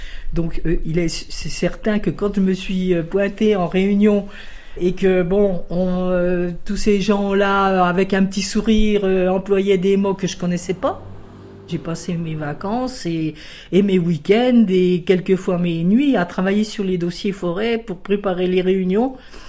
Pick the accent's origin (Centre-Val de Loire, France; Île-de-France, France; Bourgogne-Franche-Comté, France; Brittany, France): Bourgogne-Franche-Comté, France; Je suis une vraie Morvandelle, je suis née juste au-dessus d'Autun. Et donc, moi, toute ma jeunesse, mon enfance, je l'ai passée pratiquement dans la forêt. Mais j'ai quitté le Morvan quand même pendant des années quand j'ai suivi un peu mon mari.